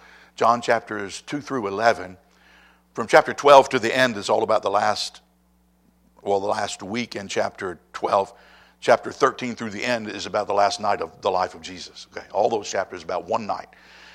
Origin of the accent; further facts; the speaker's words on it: Lynchburg, Virginia, United States; I've always been grateful that I grew up in Lynchburg, and we still live in Lynchburg, because Lynchburg is, generally speaking, it's one of the nicest and safest places that you can live.